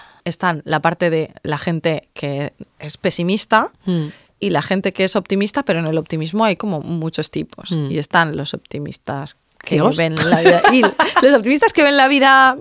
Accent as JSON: {"language": "Spanish", "country": "Argentina", "moved": "yes", "lives_now": "Bilbao, Spain", "said": "Cuando nos vinimos de Argentina a Bilbao, pues bueno, pues ya tuvo que dejar de ejercer."}